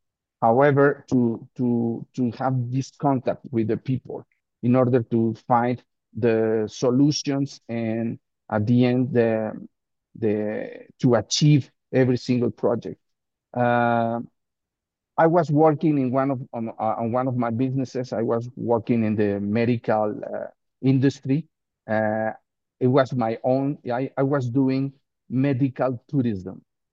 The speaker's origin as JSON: {"language": "English", "region": "Mexico City", "country": "Mexico", "said": "I live in Mexico City. I'm originally from Mexico City."}